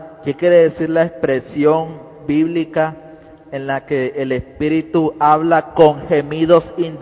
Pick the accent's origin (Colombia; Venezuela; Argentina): Colombia; nuevamente de Colombia.